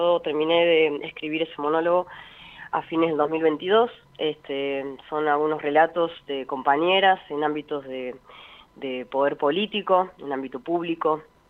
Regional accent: Córdoba, Argentina; now in Buenos Aires, Argentina; Yo soy de Córdoba, trabajo en Buenos Aires.

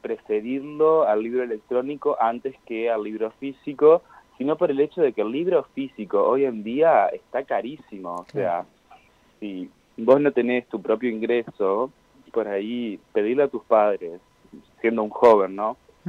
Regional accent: Entre Ríos, Argentina; now in Córdoba, Argentina; Yo que soy de Entre Ríos y vivo en Córdoba

